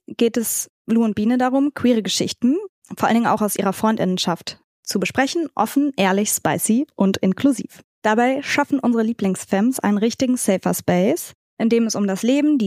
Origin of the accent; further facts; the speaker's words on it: Switzerland; kann ich dir übrigens sehr, sehr gerne mal zeigen als Schweizerin.